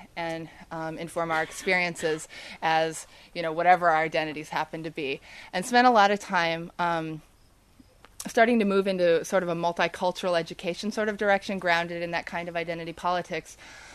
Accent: Lynnwood, Washington, United States; So my background is I grew up in Lynnwood, which is a suburb of Seattle, it's a pretty white, conservative place.

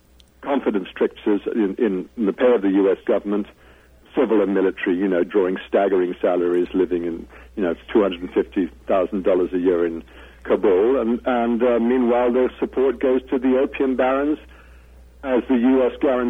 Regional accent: Ireland; when I grew up in Ireland.

